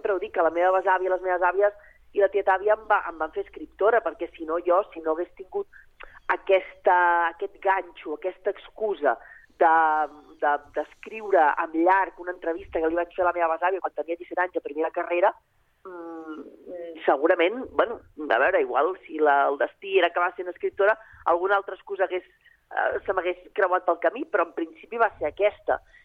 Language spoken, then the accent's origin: Catalan; Sabadell, Catalonia, Spain; perquè la Creu Alta és el meu barri, soc tallareta, i allà també comença la meva història